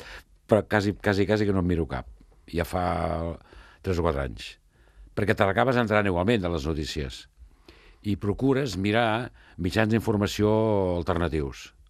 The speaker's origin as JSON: {"language": "Catalan", "town": "Martorell", "region": "Catalonia", "country": "Spain", "moved": "yes", "said": "fa 40 anys que sóc fora de Martorell i m'ho miro en perspectiva"}